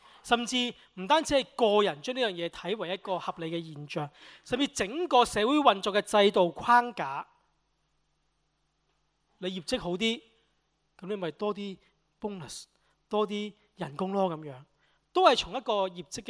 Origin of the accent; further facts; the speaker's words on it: Hong Kong; 我們香港人見到士多啤梨就會傻了，好好吃啊。